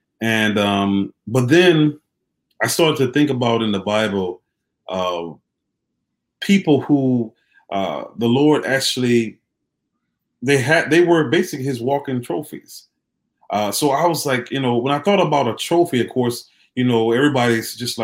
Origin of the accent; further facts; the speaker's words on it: Opelika, Alabama, United States; A little bit about myself. I'm from Opelika, Alabama. I was started out in the military once I got out of high school, spent about 6 years in the Army as a paralegal